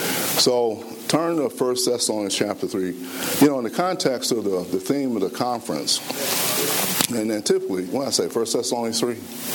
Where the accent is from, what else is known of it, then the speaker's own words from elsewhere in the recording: Ann Arbor, Michigan, United States; I'm from Ann Arbor, Michigan, and with my wonderful wife, Janine.